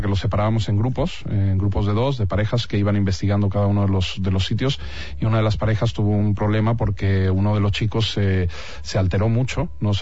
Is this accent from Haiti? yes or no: no; Mexico; born there; Yo nací en México, sí, ya hace 37 años.